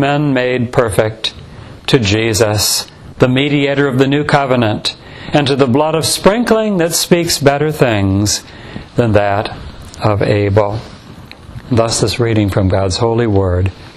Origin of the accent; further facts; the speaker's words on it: Royal Oak, Michigan, United States; I was raised in the Detroit area. I have roots there and a lot of memories. I remember going down to Detroit when it was still pretty much thriving back in the days when I was a teenager, 16, 17 years old, and I could take a bus from where I grew up in Royal Oak.